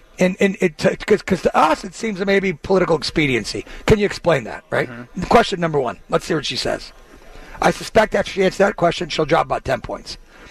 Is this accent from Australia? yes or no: no; Pennsylvania, United States; They get off the bus in my hometown there in my home county. Well, they were in Beaver County.